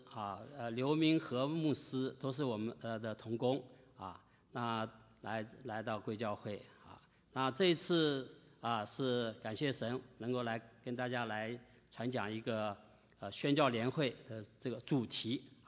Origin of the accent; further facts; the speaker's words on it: Taiwan; moved away as an adult; also born or lived in Nanjing; now in United States; 我是出生在南京的啊，在两岁。啊，1949年到台湾去，在台湾长大啊，受教育啊，成长，然后到美国来。我40岁才到美国来留学